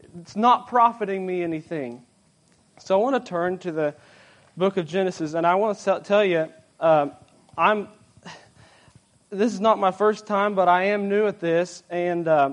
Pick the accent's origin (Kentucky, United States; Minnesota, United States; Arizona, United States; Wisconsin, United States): Kentucky, United States; I'm from Central Kentucky.